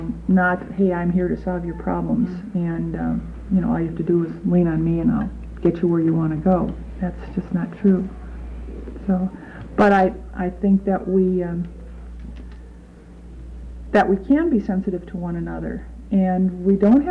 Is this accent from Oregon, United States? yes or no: yes; Milwaukie, Oregon, United States; I'm from Milwaukee, Oregon, which is a suburb of Portland.